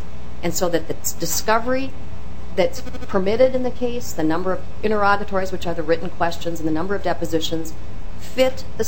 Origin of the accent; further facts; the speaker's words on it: Moorhead, Minnesota, United States; I'm a child of the prairie. I grew up in Moorhead, Minnesota.